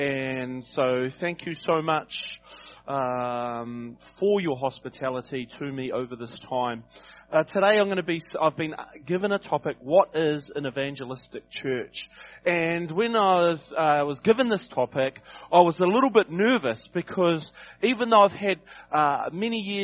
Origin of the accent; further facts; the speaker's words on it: North Island, New Zealand; I'm from the North Island, so don't hold that against me.